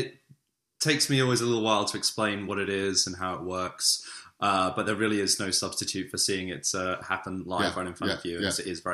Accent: Acton, London, United Kingdom; Indeed, it was for me because I grew up in London. I was here till I was like 12, 13, something like that.

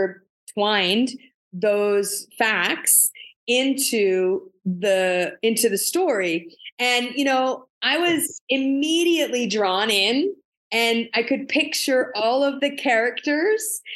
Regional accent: Florida, United States; I grew up in South Florida too.

